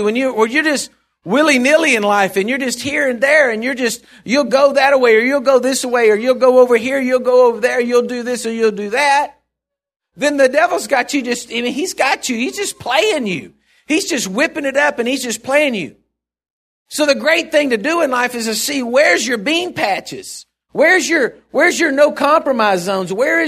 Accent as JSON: {"language": "English", "region": "Texas", "country": "United States", "said": "I'm from Texas. I'm a believer in Jesus Christ."}